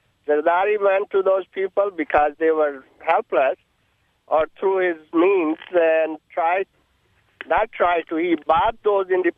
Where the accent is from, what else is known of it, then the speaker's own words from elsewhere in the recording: United States; As American, we need to support Pakistani government